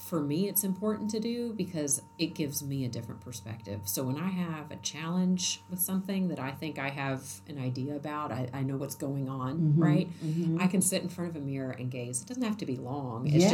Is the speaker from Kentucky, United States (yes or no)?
yes; Kentucky, United States; I grew up in Oldham County and have learned like it's the next county over on the east side.